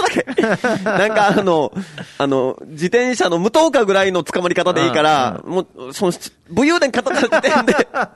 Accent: Kyushu, Japan; 頑固親父、その、九州男児ですから

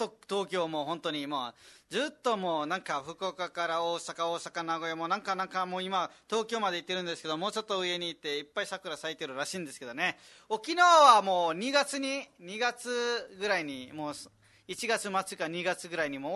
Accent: Nepal; Japanese is a second language; あのね、ネパール人なので、ネパールのご飯も美味しいしね、あっちこっち観光もできるから、みんなとネパール語で喋れるからいいですよ。

